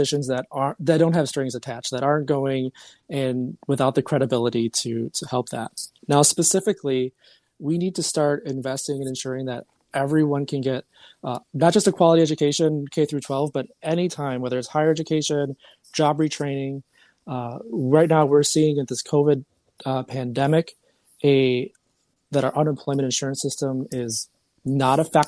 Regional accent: Kenosha, Wisconsin, United States; I overcame a lot of challenges growing up in Kenosha. I lost both my parents growing up

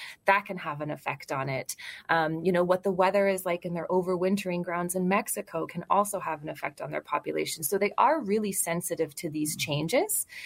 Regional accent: Niagara Falls, Ontario, Canada; I'm from Niagara Falls in Southern Ontario in Canada

